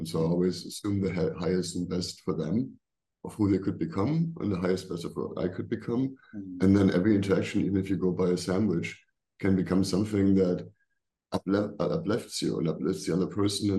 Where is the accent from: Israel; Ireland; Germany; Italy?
Germany; English is a second language; moved away; also born or lived in United States / India; I grew up in Germany, but then I lived in America and I lived in 20, 30 different countries in the world. I lived in India for a while.